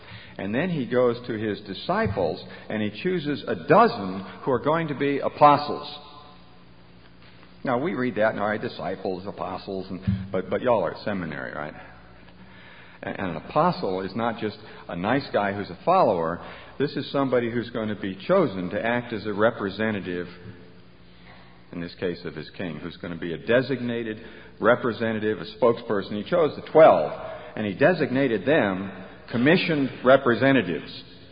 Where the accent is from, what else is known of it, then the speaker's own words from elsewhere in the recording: New York, United States; But I guess I'm in Mississippi now, and we're way down in the sticks or something. I grew up in New York State, and we didn't have a great image of Mississippi.